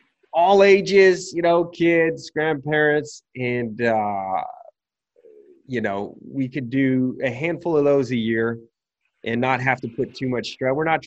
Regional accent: San Diego, California, United States; he was connected to a friend of mine who I grew up with in San Diego

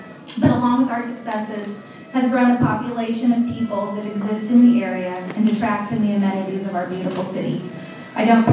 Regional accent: Eureka, California, United States; I live and work in Eureka, which is my hometown.

